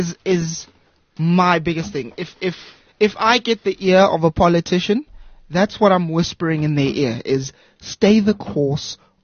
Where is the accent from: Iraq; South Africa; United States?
South Africa; Margate, KwaZulu-Natal; Margate. My mom's got a house there.